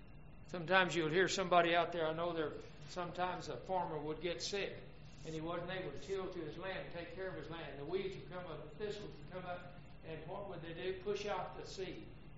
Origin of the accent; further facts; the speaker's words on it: Texas, United States; I lived in West Texas for a long time. I grew up in West Texas. And the wind really blows out in Amarillo and in that area.